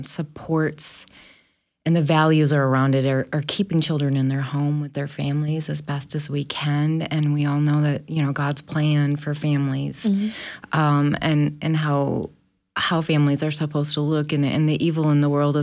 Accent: Wisconsin, United States; moved away as an adult; also born or lived in Canada; now in Tupelo, United States; So I'm actually Canadian by birth, but lived as a northerner in Wisconsin

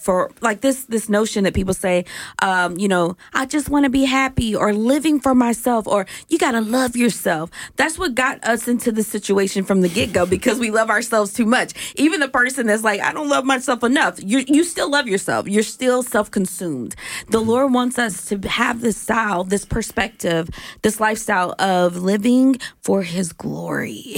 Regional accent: the South, United States; y'all, you know I'm from the South.

